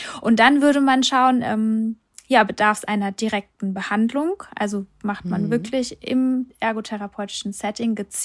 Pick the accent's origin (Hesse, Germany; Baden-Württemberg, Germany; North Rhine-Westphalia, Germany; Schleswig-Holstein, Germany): Hesse, Germany; Bei uns hier, ich komme aus Hessen